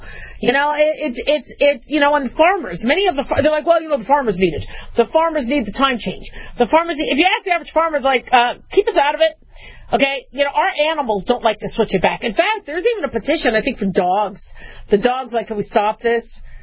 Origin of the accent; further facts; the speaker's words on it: Arizona, United States; I grew up in Arizona. So we kind of didn't have to change our clocks all the time.